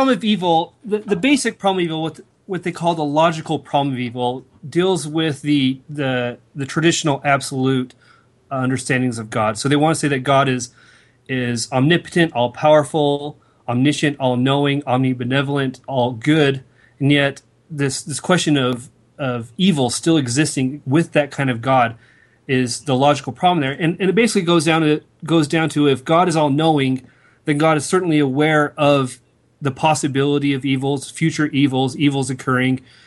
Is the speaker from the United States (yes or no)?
yes; Utah, United States; Yeah, I grew up in Utah, got my undergrad in philosophy at Utah Valley University